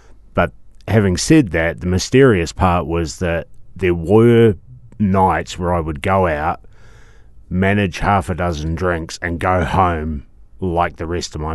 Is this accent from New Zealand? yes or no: yes; Christchurch, Canterbury, New Zealand; also born or lived in Dunedin / Melbourne; And I grew up in Christchurch. I was originally born in Dunedin, but we moved up when I was young. And... I lived in Melbourne for about 12 years and got back just before Christmas